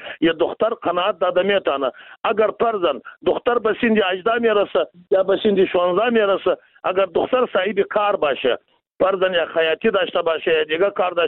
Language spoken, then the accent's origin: Persian; Afghanistan; ما و شما از افغانستان هستیم،